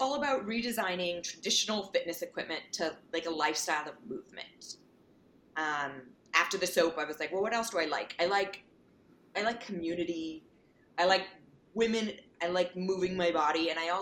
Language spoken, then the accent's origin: English; Ojai, California, United States; I grew up in Ojai, Wyoming and Ojai.